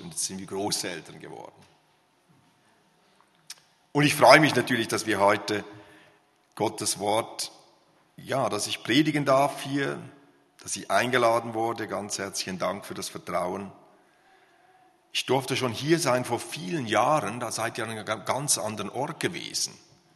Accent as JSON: {"language": "German", "region": "Graubünden", "country": "Switzerland", "said": "Ich komme aus Graubünden."}